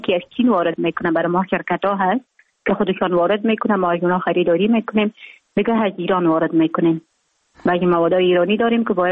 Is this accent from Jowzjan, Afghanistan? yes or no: yes; Jowzjan, Afghanistan; also born or lived in Mazar-i-Sharif; من در ولایت جوزجان به دنیا آمدم. 26 سال عمر دارم. مکتب خود در افغان ترک تا صنف 9 در جوزجان خواندم، بعدا آمدم از صنف 10 تا 12 در افغان ترک مجار شریف ادامه دادیم.